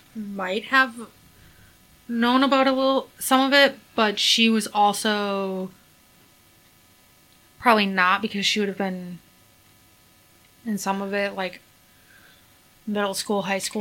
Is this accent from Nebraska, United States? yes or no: no; Wisconsin, United States; She wasn't in Illinois. I'm from Wisconsin.